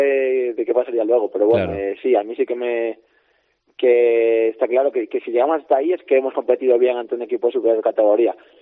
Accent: Vigo, Galicia, Spain; Yo al final soy de Vigo, en Galicia hay mucha rivalidad.

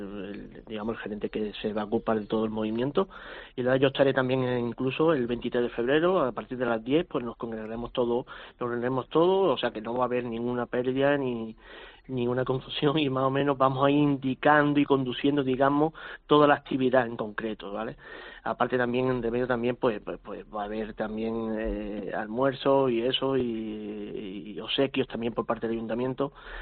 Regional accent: Totalán, Andalusia, Spain; La verdad es que es algo nuevo también para mi pueblo, para mi municipio, Totalán

